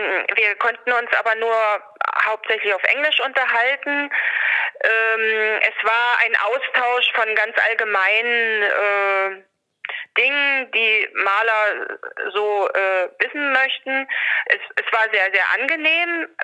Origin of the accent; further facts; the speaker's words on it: Magdeburg, Saxony-Anhalt, Germany; Ich komme aus Magdeburg.